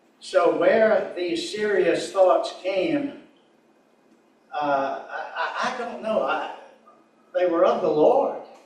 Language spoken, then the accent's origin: English; Richmond, Virginia, United States; I'm from Richmond, Virginia.